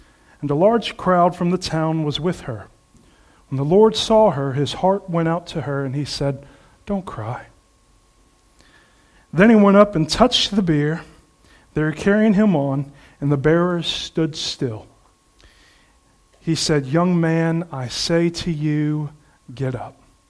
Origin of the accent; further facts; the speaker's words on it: Houston, Texas, United States; now in United Kingdom; No, I'm from Houston, Texas.